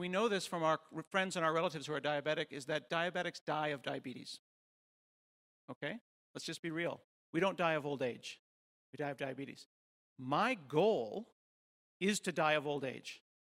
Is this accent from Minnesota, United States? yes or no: no; Portland, Oregon, United States; And I said, "Well, I'm from Portland."